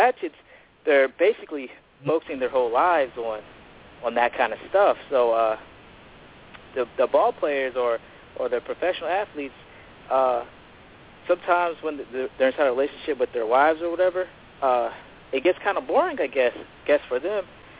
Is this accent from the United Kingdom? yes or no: no; North Carolina, United States; You see, I'm from North Carolina.